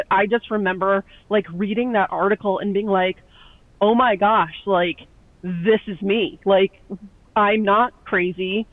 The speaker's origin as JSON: {"language": "English", "region": "Ohio", "country": "United States", "said": "So I'm originally from Ohio, but for the past 6 years have been traveling"}